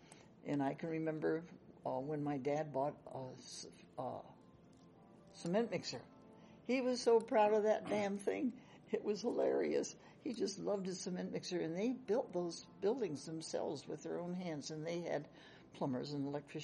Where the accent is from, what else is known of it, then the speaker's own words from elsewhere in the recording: La Jolla, California, United States; born there; I wasn't born on the Simpson Ranch. I was born in La Jolla, but they were living on the Simpson Ranch.